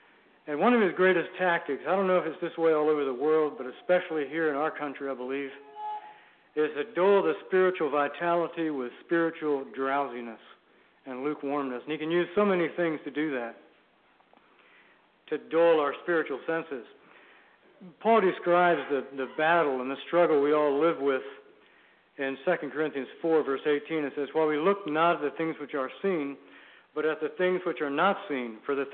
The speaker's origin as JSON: {"language": "English", "region": "Virginia", "country": "United States", "tie": "born or raised there", "also_born_or_lived": "Guatemala", "said": "We are from Virginia. I was raised there, but actually spent some years of my life in Guatemala."}